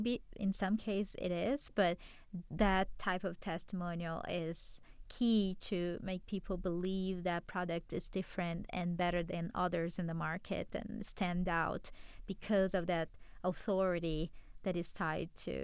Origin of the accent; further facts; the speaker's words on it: Brazil; now in United States; since I've moved to the U.S., I'm from Brazil